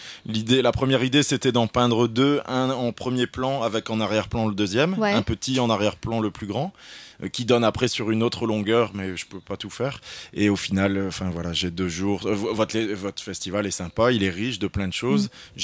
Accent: Roubaix, Hauts-de-France, France; qui travaille par exemple en lien avec la métropole européenne de Lille, vu que je suis de Roubaix

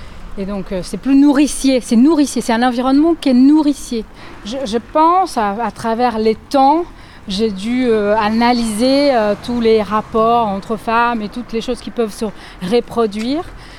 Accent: Brazil; now in Lille, France; en arrivant à Lille... Je viens du Brésil et j'ai pas retrouvé vraiment.

